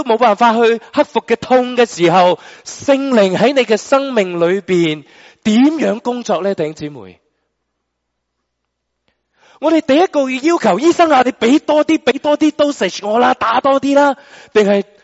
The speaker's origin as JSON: {"language": "Cantonese", "country": "China", "said": "读书，我哋中国人点解怀疑？"}